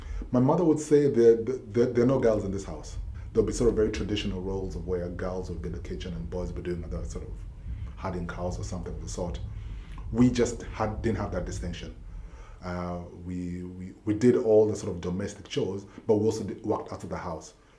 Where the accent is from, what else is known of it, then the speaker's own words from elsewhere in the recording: Nairobi, Kenya; also born or lived in Kisumu; now in Amsterdam, Netherlands; I was born in Kisumu in the early 70s. My dad was a hospital administrator, so he moved to Nairobi by 1979, and since then, literally, I became a Nairobi resident. So Nairobi largely is where I grew